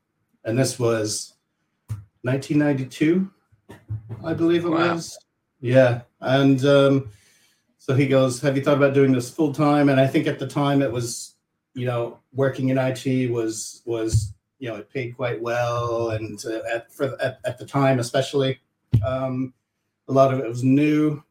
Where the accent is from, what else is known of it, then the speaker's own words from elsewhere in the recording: Kentucky, United States; it all kind of began when I grew up in Kentucky, as you mentioned, the youngest of 10 children.